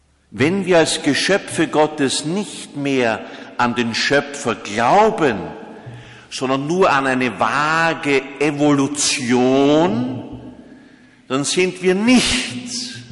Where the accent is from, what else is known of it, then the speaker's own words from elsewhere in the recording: Austria; Ich bin aber gekommen, nicht als ein Österreicher